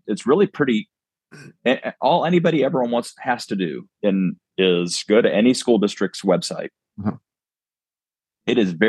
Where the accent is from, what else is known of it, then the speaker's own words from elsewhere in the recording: Centerville, Ohio, United States; now in Texas, United States; Well, I'm not a native Texan either. I'm from Ohio. So I was in an area that was literally, I went to the Centerville City Public Schools.